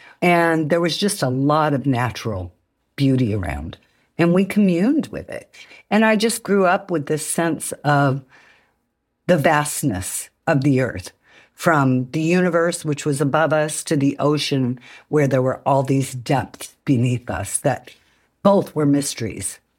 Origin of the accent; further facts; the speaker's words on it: San Diego, California, United States; I grew up in San Diego where the sky was pretty clear and we had a lot of good weather.